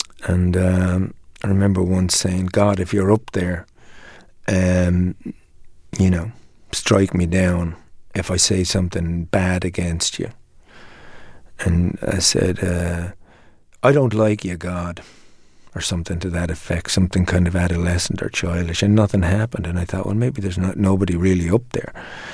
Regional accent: Dublin, Leinster, Ireland; It was a working-class family in Dublin, and my father was a laborer, and he had to work really, really hard.

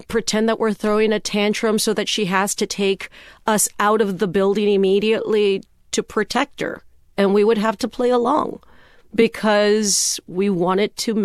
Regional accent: McAllen, Texas, United States; in the border town that I grew up in McAllen, Texas, it's a border town.

